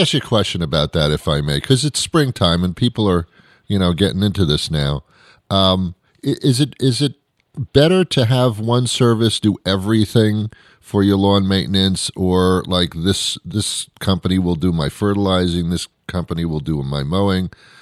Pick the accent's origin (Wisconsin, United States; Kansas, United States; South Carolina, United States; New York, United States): New York, United States; New York City; It's funny because I grew up in New York City